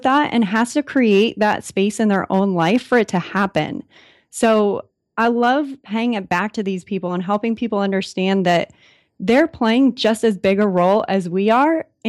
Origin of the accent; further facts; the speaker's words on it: San Diego, California, United States; The people around me here in my hometown in San Diego are like, I love them so much